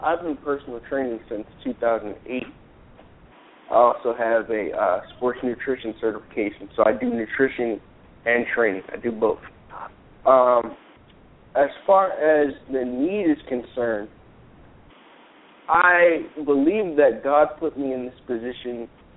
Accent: New York, United States; And I'm originally from New York.

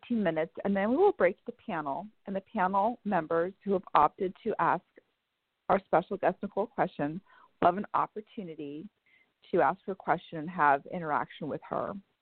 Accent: Bellevue, Washington, United States; I'm a proud member of NASCA. I'm from Bellevue, Washington.

